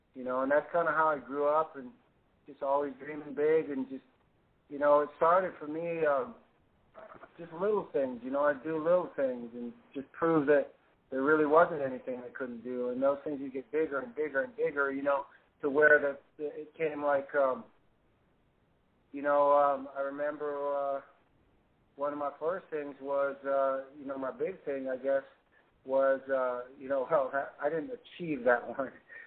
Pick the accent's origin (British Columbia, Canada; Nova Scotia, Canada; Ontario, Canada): British Columbia, Canada; North Vancouver; Yeah, from beautiful British Columbia, B.C., North Vancouver, B.C. I grew up, I graduated from a class of about 1,200. I was the only African-American